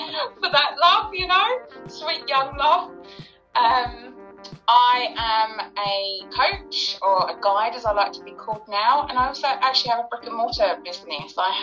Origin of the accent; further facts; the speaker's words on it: Crawley, South East England, United Kingdom; moved away as an adult; now in Maidstone, United Kingdom; I'm living in Kent, Maidstone. I'm originally from Crawley, Gatwick. I've been down here now for, I think it's 19 years, 19, 20 years. So this is home to me now.